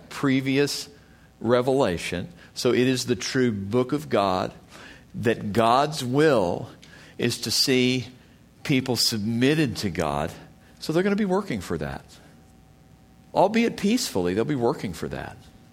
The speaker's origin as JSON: {"language": "English", "country": "United States", "said": "Well, I'm from the United States."}